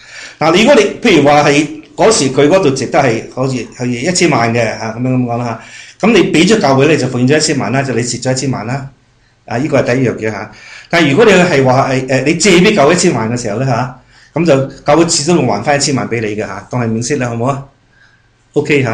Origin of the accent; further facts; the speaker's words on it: Kowloon City, Kowloon, Hong Kong; 因为那是在九龙城区的，我爸爸就是九龙城区，我在那里长大的，是以前九龙城是很穷很穷的